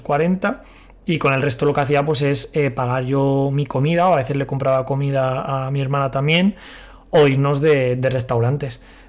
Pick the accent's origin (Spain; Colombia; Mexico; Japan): Spain; Mediterranean; yo que soy del Mediterráneo, aquí me estoy muriendo